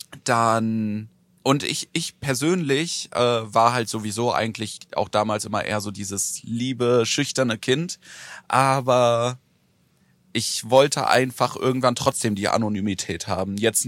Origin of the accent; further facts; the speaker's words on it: Hesse, Germany; now in Cologne, Germany; Und deswegen ist ja dann Köln jetzt auch meine Wahlheimat geworden, weil da, wo ich herkomme, im Waldeckerland, da ist halt alles andere als offen und freundlich.